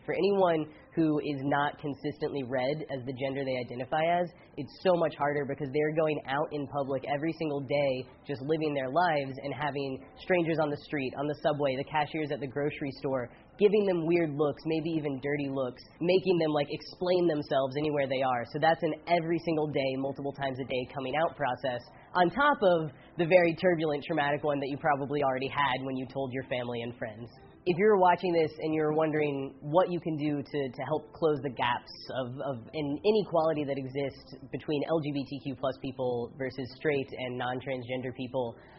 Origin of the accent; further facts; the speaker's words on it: Texas, United States; I hardly had any gay or queer role models growing up in Texas in the 90s.